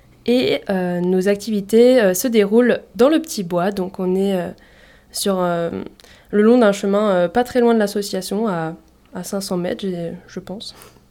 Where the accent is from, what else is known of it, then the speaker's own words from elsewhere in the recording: Grand Est, France; Non, je ne viens pas d'Ardèche. Je suis venue ici pour le service civique. À la base, je viens de la Marne.